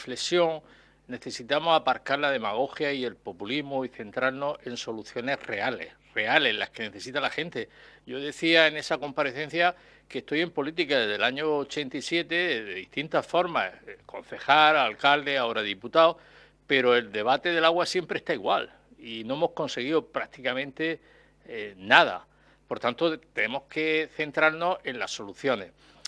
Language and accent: Spanish; Totana, Region of Murcia, Spain; Comunidad de Regantes de Totana, de mi pueblo